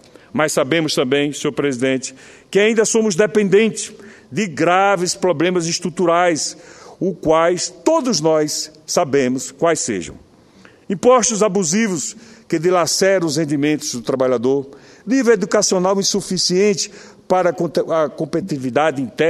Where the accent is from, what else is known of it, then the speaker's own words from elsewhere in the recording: Brazil; Eu sou brasileiro, sim, com muito orgulho.